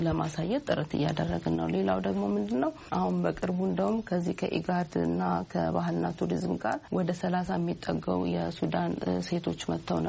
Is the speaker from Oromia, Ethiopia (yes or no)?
no; Dire Dawa, Ethiopia; now in Addis Ababa, Ethiopia; ተወልጄ ያደግኩት በድሬዳዋ ከተማ ነው።